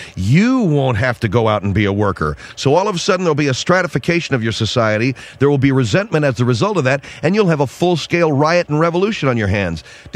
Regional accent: Pasadena, California, United States; also born or lived in Arcadia; Because if you grew up in Southern California, well, like I come from Pasadena, Arcadia, and we used to hang out at Newport Beach, Laguna Beach, Seal Beach, Huntington Beach, that area there.

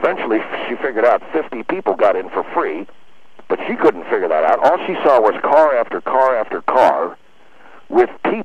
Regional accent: Seattle, Washington, United States; I grew up in Seattle, Washington.

